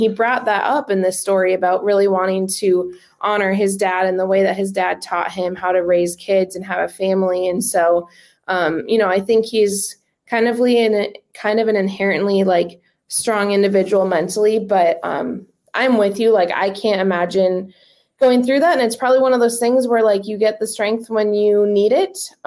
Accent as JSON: {"language": "English", "region": "Minnesota", "country": "United States", "tie": "born or raised there", "said": "I was born and raised in Minnesota."}